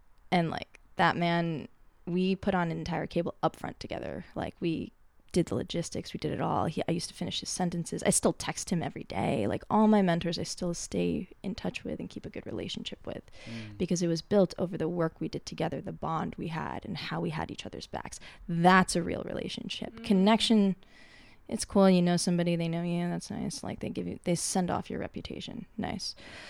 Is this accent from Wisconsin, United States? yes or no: no; Edison, New Jersey, United States; I came straight from Edison, New Jersey, right?